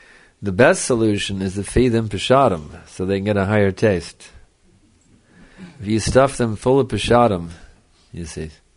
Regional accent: Texas, United States; I mean, I'm from Texas. You can imagine. Marlboro Man country, you see.

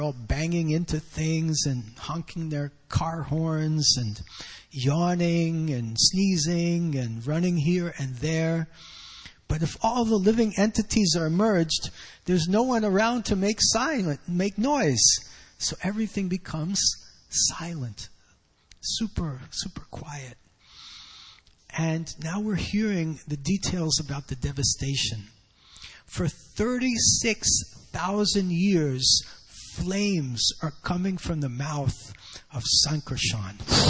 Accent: New York, United States; Like in New York, I'm from New York.

